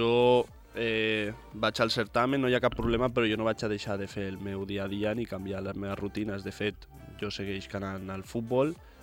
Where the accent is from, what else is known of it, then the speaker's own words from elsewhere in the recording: Formentera, Balearic Islands, Spain; jo m'he criat aquí a Formentera, sóc una persona molt, molt senzilla